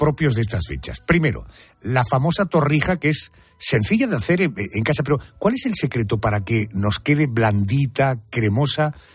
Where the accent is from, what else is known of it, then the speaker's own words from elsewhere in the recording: Andalusia, Spain; Para mí, que soy del sur, soy andaluz